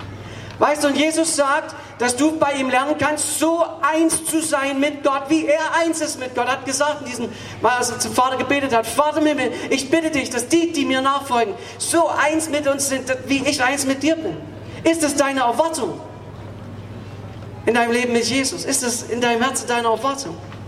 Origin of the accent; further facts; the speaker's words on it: Saxony, Germany; ich bin auf dem Bauernhof aufgewachsen. Wir hatten so einen großen Hof, unserem Dreiseitenhof im Erzgebirge.